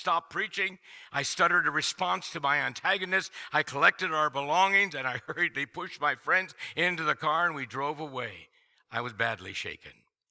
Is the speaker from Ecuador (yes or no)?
no; India; As you know, I grew up in India, country many refer to as the devil's stronghold